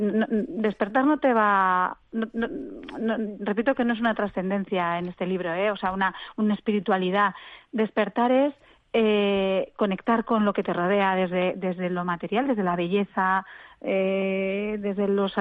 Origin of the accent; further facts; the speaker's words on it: Zaragoza, Aragon, Spain; yo soy de Zaragoza y decimos momenticos